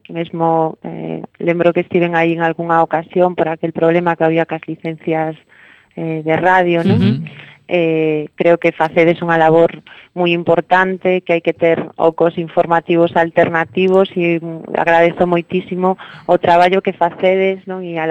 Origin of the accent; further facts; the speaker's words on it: Galicia, Spain; como galegos e galegas deberíamos irrumpir con forza no escenario estatal, con voz propia